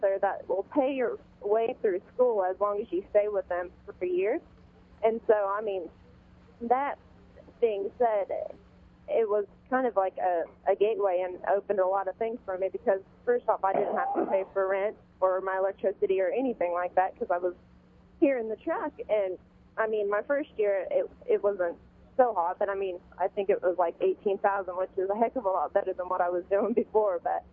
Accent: Illinois, United States; I'm originally from Illinois, but I'm a truck driver and just kind of passing through.

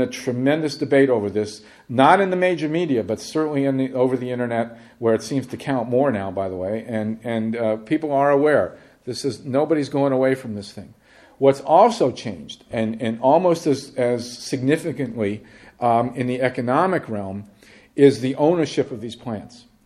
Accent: Ohio, United States; You know, I grew up in Ohio, and I'd never heard of earthquakes before.

